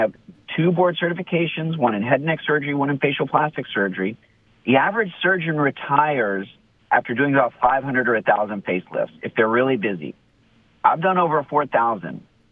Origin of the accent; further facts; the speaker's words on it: Tampa, Florida, United States; So grew up in Tampa, went to Lato High School, USF for my undergraduate honors progr